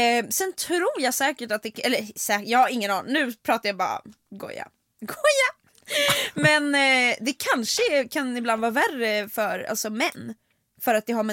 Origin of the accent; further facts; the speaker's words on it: Sweden; Vi bara pratar skit, bla bla bla bla. Vi är från Sverige, han bara, är engelska, wow.